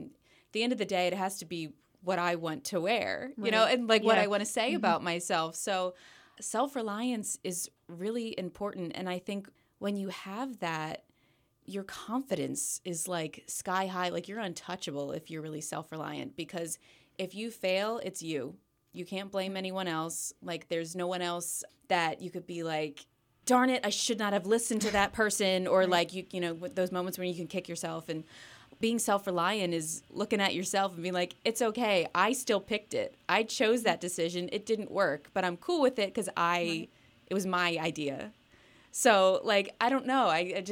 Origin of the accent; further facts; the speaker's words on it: Pottstown, Pennsylvania, United States; I'm from Pottstown, Pennsylvania, which is about an hour from Bethlehem